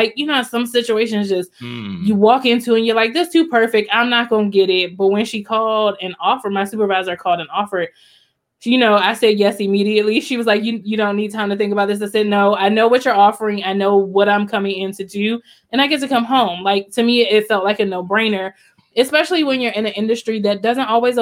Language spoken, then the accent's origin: English; College Park, Maryland, United States; I mean, I grew up in College Park, Maryland.